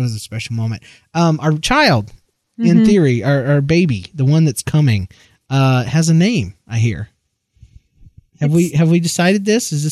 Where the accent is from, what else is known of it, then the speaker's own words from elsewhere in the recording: Georgia, United States; Not many people know I'm from Georgia, and that until I lost my accent, this is kind of the way I talk.